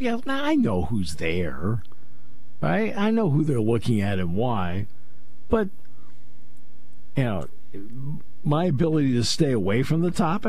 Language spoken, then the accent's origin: English; New England, United States; And I grew up in New England in the Bobby Orr era.